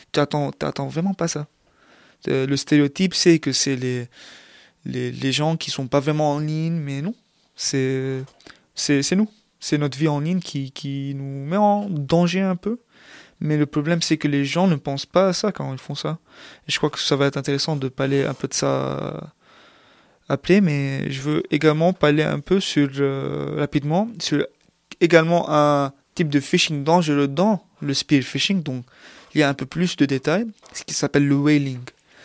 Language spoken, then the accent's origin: French; Lebanon; Mais pour ceux qui ne savent pas, moi je viens du Liban.